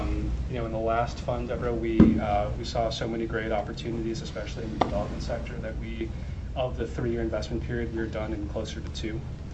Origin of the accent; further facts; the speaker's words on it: Chicago, Illinois, United States; we're guys from Chicago, we'll stand at 8 o'clock in the morning watching people for 2 hours